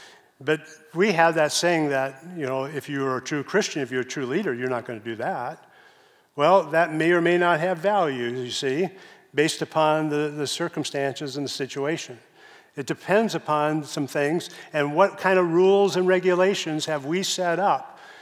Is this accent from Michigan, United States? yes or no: no; Chicago, Illinois, United States; moved away; I grew up in Chicago. When I went to church, I went to a very conservative church.